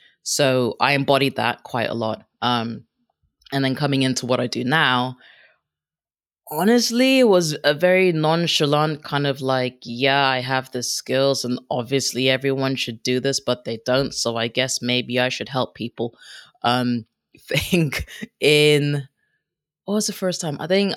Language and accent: English; Kenya; first language Swahili; English is a second language; English wasn't my first language. So I know if you listen to me right now, you're like, oh, she sounds like she's American. I'm not American. I'm Kenyan.